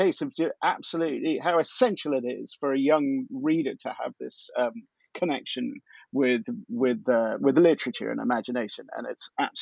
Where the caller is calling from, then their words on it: Austin, Texas, United States; So I'm speaking from Austin, Texas, as you said.